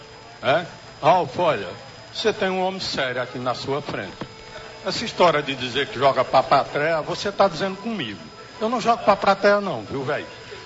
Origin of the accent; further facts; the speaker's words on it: Pará, Brazil; Eu sou lá do Pará, agora nem sou besta nem burro.